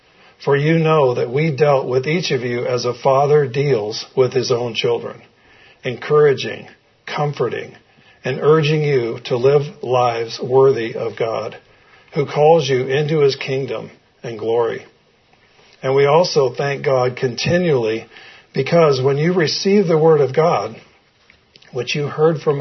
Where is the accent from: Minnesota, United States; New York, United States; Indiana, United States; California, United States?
California, United States; Folsom; they were at Community Bible Church where I grew up in Folsom.